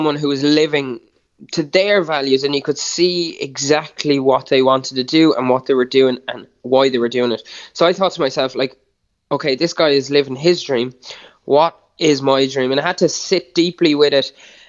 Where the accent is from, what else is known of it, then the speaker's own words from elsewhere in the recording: Dunmore East, Munster, Ireland; Well, I grew up in Dunmore East